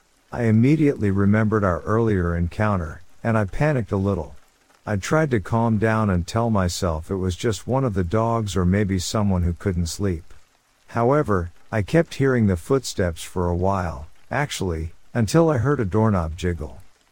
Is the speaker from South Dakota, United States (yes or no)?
no; California, United States; I grew up in Northern California and my family would often go camping in the Tahoe area